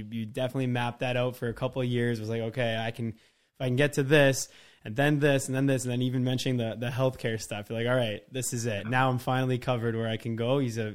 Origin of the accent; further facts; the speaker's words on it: Canada; And again, even though I'm from Canada, I have seen that video